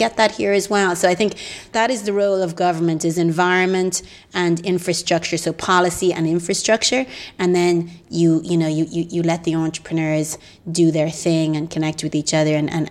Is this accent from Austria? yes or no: no; Ireland; We're Irish. We're not great at telling our story.